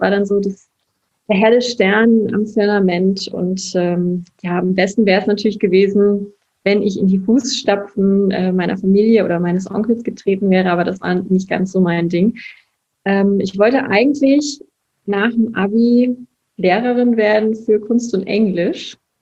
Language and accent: German; Aachen, North Rhine-Westphalia, Germany; Ich komme ja aus Aachen